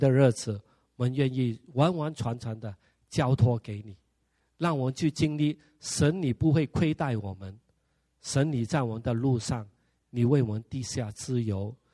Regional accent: Chaozhou, Guangdong, China; 我年轻的时候我很霸道的啊，我潮州人啊

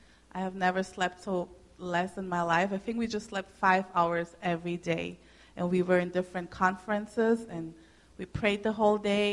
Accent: Germany; English is a second language; I grew up in Germany, so I was raised up really German. But I like more the Brazilian part of me, I think.

